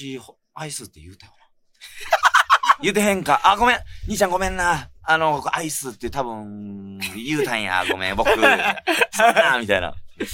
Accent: Fukuoka, Japan; 地元福岡でやるやつ。赤ちゃんの時から知ってるおばちゃんとかがくれるやつやね。

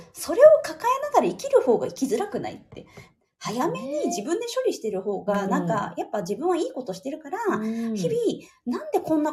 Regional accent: Oita, Japan; あの大分が出身なので、うん、大分帰ったんですね

